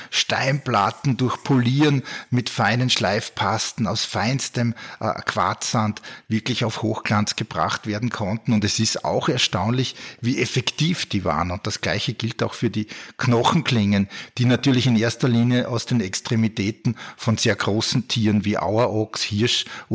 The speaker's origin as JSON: {"language": "German", "country": "Austria", "tie": "born or raised there", "said": "Und ich bin im Salzkammergut aufgewachsen, in der Werkstatt meines Vaters, in einer Holzwerkstatt."}